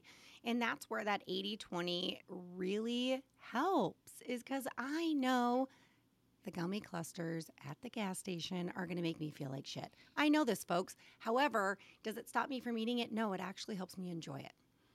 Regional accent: Colorado, United States; And then, you know, we live in the burbs where it's all Cubbies. I'm from Colorado.

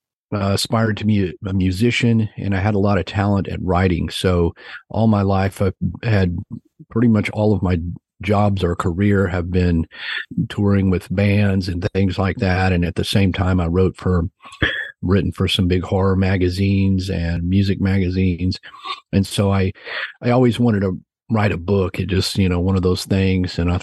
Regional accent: Fort Worth, Texas, United States; I was born in Fort Worth, Texas, and I've lived in Dallas, Fort Worth, Texas all my life.

